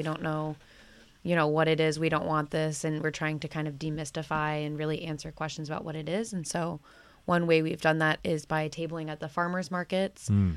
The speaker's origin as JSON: {"language": "English", "town": "Chicago", "region": "Illinois", "country": "United States", "lives_now": "South Royalton, United States", "said": "I come from Chicago, and Washington, D.C. Is where I did my undergrad."}